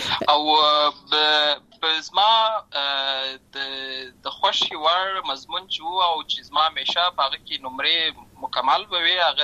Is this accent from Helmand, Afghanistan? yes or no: yes; Lashkar Gah, Helmand, Afghanistan; also born or lived in Uruzgan; زه په اصل کې د ورزغان ولایت یم اما زه په هلمند ولایت د شکرګاه کې پیدا شوی یم